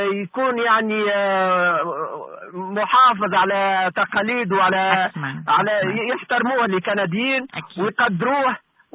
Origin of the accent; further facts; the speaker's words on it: Tunisia; now in Canada; ولكن أنا نبقى مهاجر. يعني نبقى je suis pas canadien je suis un tunisien